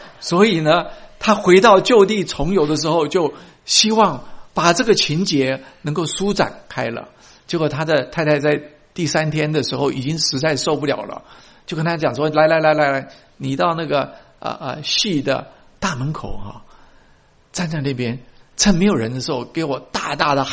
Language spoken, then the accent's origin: Chinese; Taiwan; now in United States; 我是台湾来的